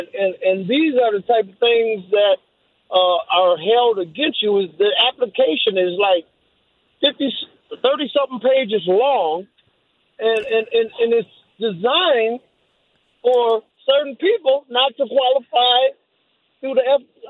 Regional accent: Minnesota, United States; I'm from Minnesota. We have a family farm in North Branch, Harris, Minnesota.

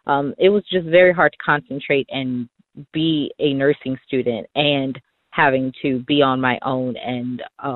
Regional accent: Baton Rouge, Louisiana, United States; I'm from Baton Rouge, Louisiana.

